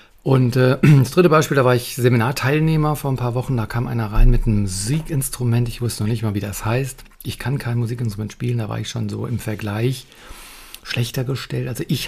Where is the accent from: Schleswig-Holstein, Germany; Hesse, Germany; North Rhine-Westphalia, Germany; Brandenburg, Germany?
Hesse, Germany; Büttelborn; Ich komme aus Büttelborn.